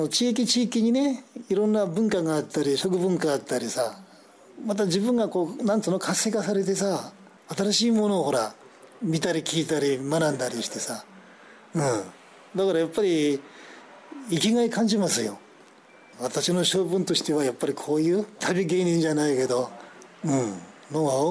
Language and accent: Japanese; Naraha, Fukushima, Japan; それで、まあ、生まれ故郷の楢葉の方に親父の介護しながら帰ってきたわけよ